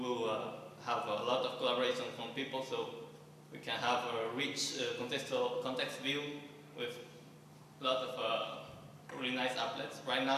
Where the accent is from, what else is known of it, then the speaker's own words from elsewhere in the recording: Brazil; I'm from Brazil.